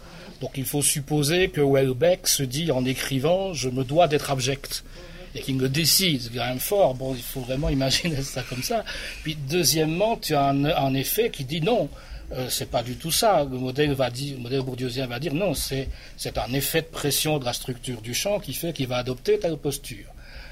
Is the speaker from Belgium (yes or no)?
yes; Belgium; je suis belge, donc je sais que chez moi, effectivement, il y avait une statue sur la cheminée